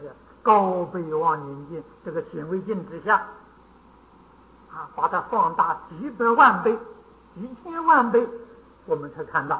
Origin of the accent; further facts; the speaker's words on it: China; 我们中国人写字用毛笔啊多半用兔毛啊，那个就很细了。